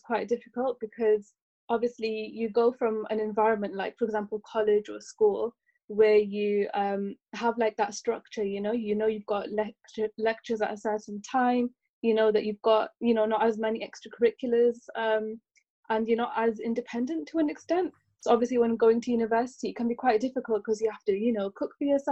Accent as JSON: {"language": "English", "town": "Leicester", "region": "East Midlands", "country": "United Kingdom", "said": "So I'm from Leicester, which is a town that's not too far away from Birmingham."}